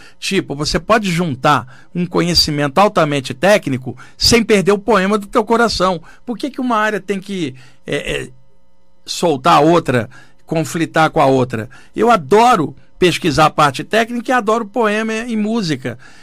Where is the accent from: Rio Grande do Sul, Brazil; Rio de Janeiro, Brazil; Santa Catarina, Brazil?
Rio de Janeiro, Brazil; now in São Paulo, Brazil; Eu falo isso com tristeza, porque eu sou do Rio, mas São Paulo é o motor do país. Eu te falo como alguém que é carioca e mora em São Paulo.